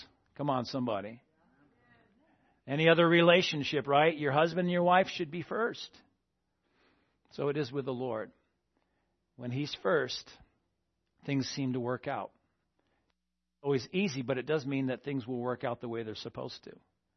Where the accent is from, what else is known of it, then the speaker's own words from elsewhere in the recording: Vermont, United States; I'm from Vermont, so we just go to work.